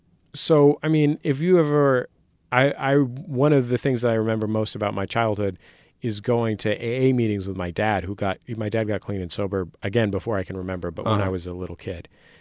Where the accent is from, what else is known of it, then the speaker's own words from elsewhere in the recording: San Francisco, California, United States; I grew up in San Francisco